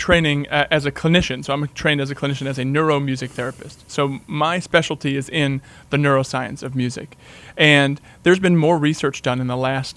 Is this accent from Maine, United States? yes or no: yes; Maine, United States; and I'm from Maine originally, okay.